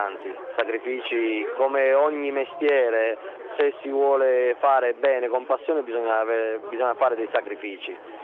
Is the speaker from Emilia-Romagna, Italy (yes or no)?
no; Latina, Lazio, Italy; Noi siamo di Latina, sì. Siamo italianissimi di Latina … famiglia storica circense italiana.